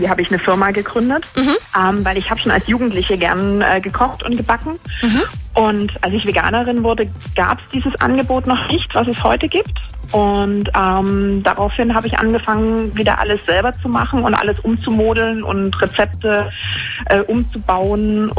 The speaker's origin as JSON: {"language": "German", "town": "Waiblingen", "region": "Baden-Württemberg", "country": "Germany", "said": "Ich bin ja aus Waiblingen"}